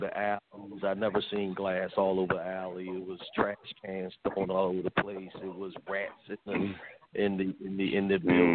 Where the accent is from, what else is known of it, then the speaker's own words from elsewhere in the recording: Baltimore, Maryland, United States; I grew up in West Baltimore.